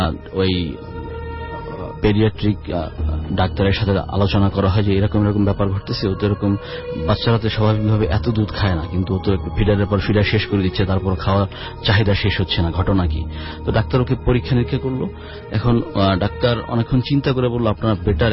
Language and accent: Bangla; Madaripur, Dhaka Division, Bangladesh; now in Dhaka, Bangladesh; আরহাম district Madaripur, আর আমি এসেছি ঢাকার, পুরান ঢাকার আরমানি টোলা থেকে।